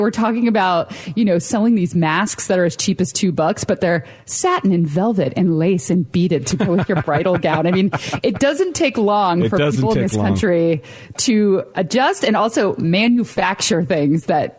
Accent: United States; And in this country, especially where entrepreneurship is such a big deal as an American, that everything that has shifted.

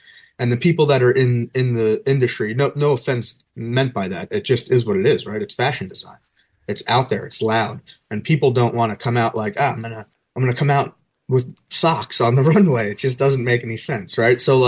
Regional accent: New Jersey, United States; also born or lived in Bronx, New York; I would say, so I'm from New York. I was born in the Bronx. I grew up in New Jersey as a kid and moved back here right after 9/11.

